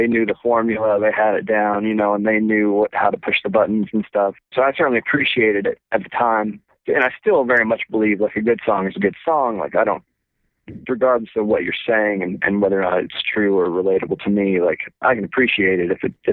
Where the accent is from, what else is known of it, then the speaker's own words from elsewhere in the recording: Texas, United States; From the Bible Belt. And I grew up in East Texas, which tends to be a little bit more southern in culture than maybe the rest of Texas.